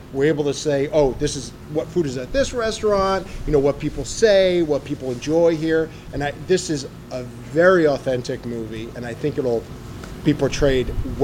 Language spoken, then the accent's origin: English; Connecticut, United States; So I'm originally from Connecticut.